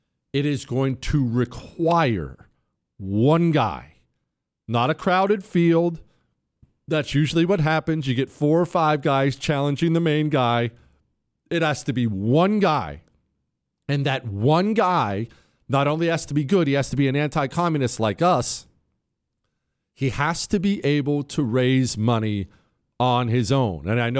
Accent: Mississippi, United States; Jesse, I'm from Mississippi, and we have a GOP Senator Wicker who desperately needs to be primaried out of the Senate.

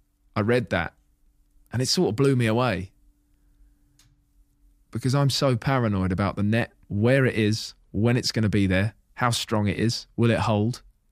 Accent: Hitchin, East of England, United Kingdom; And I went into my first year living away from Hitchin, my hometown.

